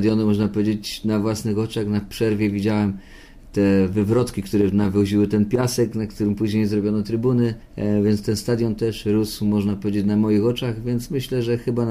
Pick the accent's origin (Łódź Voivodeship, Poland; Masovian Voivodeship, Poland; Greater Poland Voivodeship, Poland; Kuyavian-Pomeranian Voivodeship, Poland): Greater Poland Voivodeship, Poland; Poznań; wychowałem się na Grunwaldzie, praktycznie na ulicy Rycerskiej, niedaleko stadionu Lecha